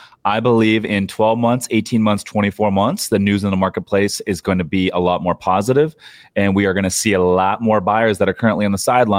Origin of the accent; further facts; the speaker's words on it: San Clemente, California, United States; It's in a great market, San Clemente, California, my hometown, and it's got ocean views.